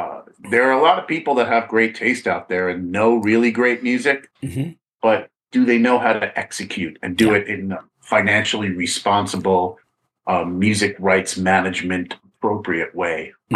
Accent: Brooklyn, New York, United States; I'm from Brooklyn. That's where I was schooled and weaned. Now it's a hipster part of the world.

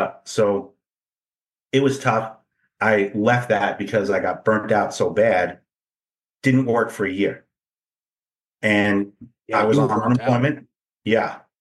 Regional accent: New York, United States; yeah, you know, I'm not from here. I grew up in New York.

